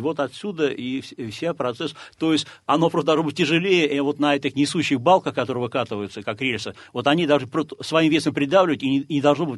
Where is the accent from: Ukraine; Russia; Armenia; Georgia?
Russia; Saint Petersburg; А вот я петербуржец, мне стыдно. Да, я никакого там не принимал участия, да, но мне стыдно, что в нашем родном городе